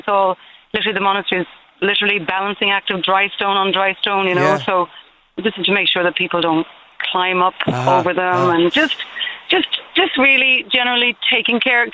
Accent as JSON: {"language": "English", "country": "Ireland", "lives_now": "Dingle, Ireland", "said": "So I was away from Ireland for years and came back and ended up, long story, living in Dingle."}